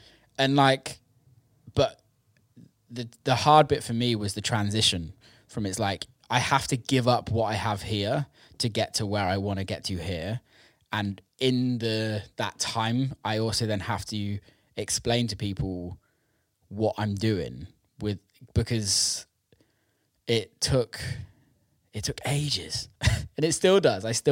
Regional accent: Bristol, South West England, United Kingdom; Like she didn't know I'm from Bristol and from the UK and like the background behind.

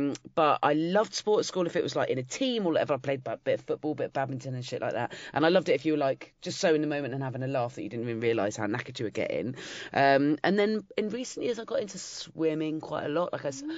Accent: South West England, United Kingdom; now in London, United Kingdom; I grew up in Dorset

